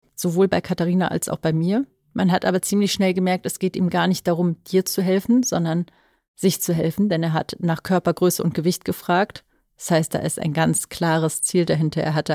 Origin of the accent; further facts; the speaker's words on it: Rhineland, Germany; also ich komme aus dem Rheinland, ich kann mit jedem ein Gespräch führen